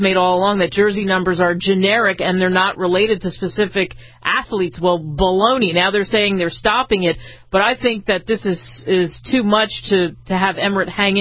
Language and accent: English; Northeast, United States; But my love for it and growing up in the Northeast doesn't necessarily spread to the rest of the country.